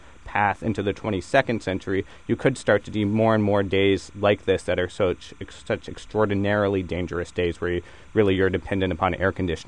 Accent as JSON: {"language": "English", "town": "Washington", "region": "District of Columbia", "country": "United States", "said": "I'm from Washington, D.C. originally, and we certainly know there, you know, those days in the middle of the summer"}